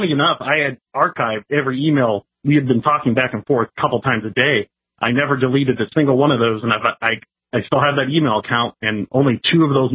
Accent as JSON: {"language": "English", "town": "Cleveland", "region": "Ohio", "country": "United States", "said": "And I remember looking, and I'm from Cleveland, so the lake was to my right."}